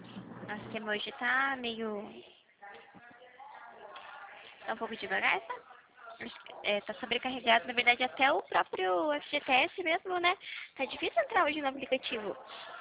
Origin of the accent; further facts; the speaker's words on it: São Paulo, Brazil; eu sou do interior de São Paulo.